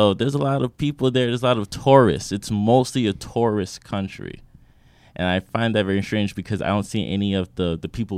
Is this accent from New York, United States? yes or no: yes; New York City, New York, United States; Like, oh, I'm from Hollis, Queens out here, you know?